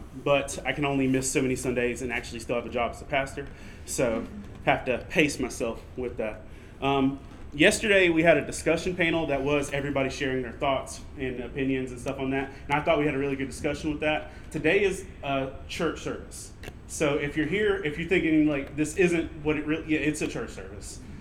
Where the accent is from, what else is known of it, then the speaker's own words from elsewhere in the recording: Lumberton, North Carolina, United States; I am a pastor from Lumberton, North Carolina.